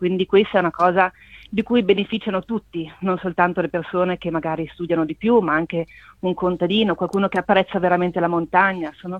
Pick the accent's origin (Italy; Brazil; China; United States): Italy; Brixen, Trentino-Alto Adige; also born or lived in Milan; sono nata e cresciuta a Bressanone, conosco Bolzano perché era il capoluogo di provincia, quindi ho parenti, quindi più che viverci l'ho vissuta da una seconda posizione. Ho vissuto anche a Milano